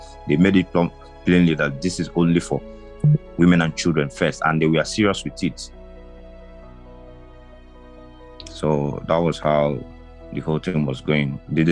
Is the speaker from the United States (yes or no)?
no; Nigeria; I am not a Ukrainian. I am an African and I'm a Nigerian.